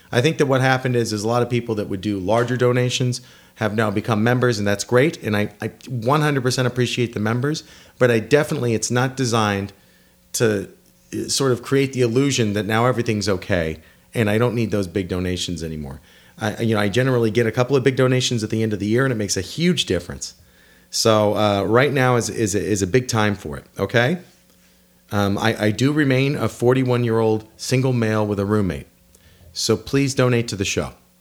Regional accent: Stockton, California, United States; Oh, they moved to California. That's where I'm from. I'm from Stockton.

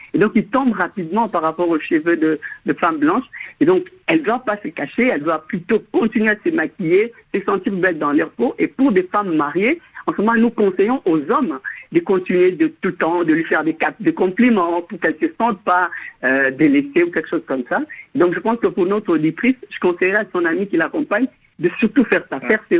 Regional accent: DR Congo; Souvent, chez nous au Congo, les femmes achètent des perruques.

